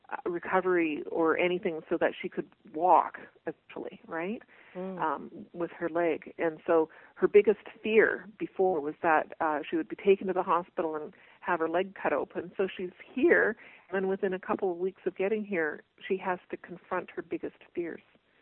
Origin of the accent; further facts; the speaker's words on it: Brantford, Ontario, Canada; And she came to my hometown of Brantford, Ontario